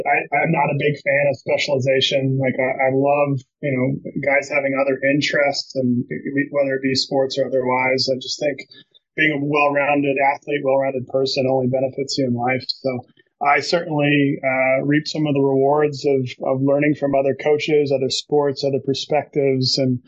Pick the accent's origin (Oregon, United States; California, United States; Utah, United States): Utah, United States; Salt Lake City; Yeah, I grew up in Salt Lake City, Utah, and was a huge Utah Jazz fan.